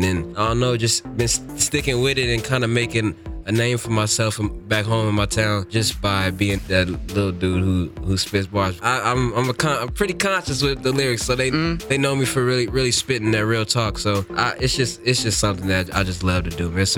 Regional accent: Topeka, Kansas, United States; Topeka, Kansas, top city, 785, if you feel me. I know they listen back home, support me.

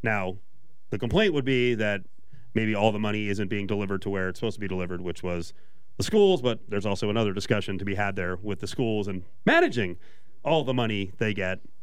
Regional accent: New Jersey, United States; My home state, New Jersey, voters said, you know what, let's go.

